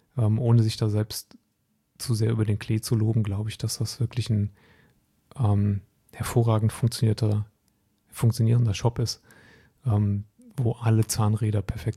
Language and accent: German; North Rhine-Westphalia, Germany; moved away; Ich bin sehr verwurzelt mit meiner Heimat am Niederrhein und nach Hessen zu ziehen, fand ich persönlich jetzt erstmal nicht so super.